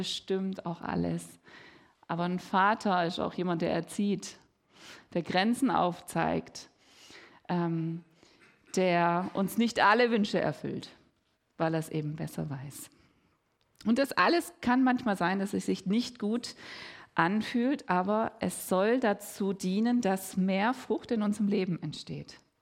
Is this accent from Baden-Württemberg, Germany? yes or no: yes; Winnenden, Baden-Württemberg, Germany; ich bin ja in Winnenden aufgewachsen, da gibt es sehr viele Weinberge.